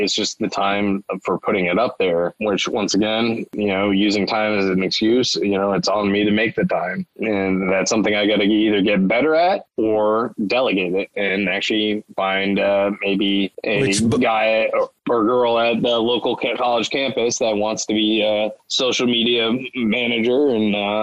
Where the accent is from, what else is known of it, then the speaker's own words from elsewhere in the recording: Ireland; I'm an Irishman.